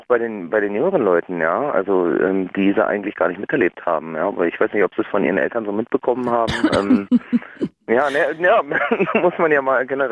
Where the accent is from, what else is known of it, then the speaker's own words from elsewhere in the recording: Hennigsdorf, Brandenburg, Germany; born there; Nein, Henningsdorf, aber ja, es ist noch Oberhavel.